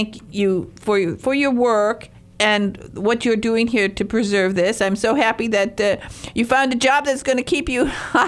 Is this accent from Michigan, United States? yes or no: yes; Michigan, United States; I come from Northern Michigan. We have a mountain there we call Porcupine Mountain.